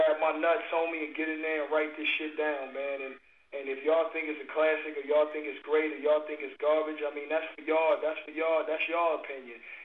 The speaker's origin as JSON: {"language": "English", "town": "Compton", "region": "California", "country": "United States", "tie": "born or raised there", "said": "Because I grew up in Compton."}